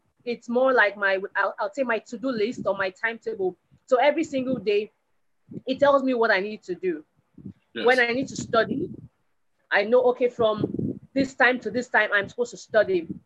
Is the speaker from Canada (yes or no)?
no; Lagos, Nigeria; I'm from Lagos, Nigeria.